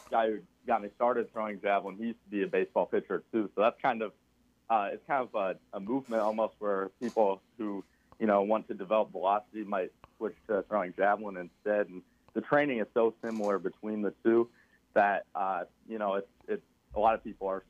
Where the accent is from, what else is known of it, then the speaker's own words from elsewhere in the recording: Okoboji, Iowa, United States; I'm from Okoboji, Iowa.